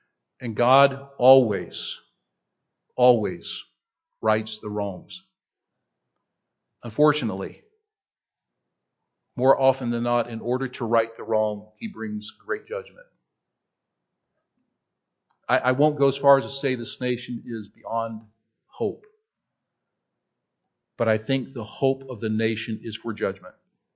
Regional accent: United States; I'm glad I'm an American. Don't misunderstand me. I'm glad that I live in this land.

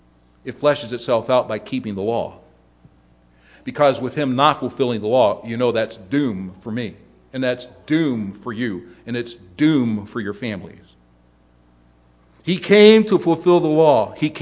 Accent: United States; And it makes total sense because as an American, I'm fed up with it all.

